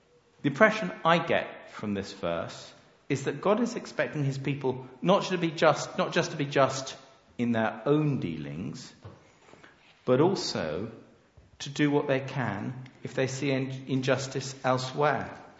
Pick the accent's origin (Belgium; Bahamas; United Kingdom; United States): United Kingdom; We're British, so we don't do that.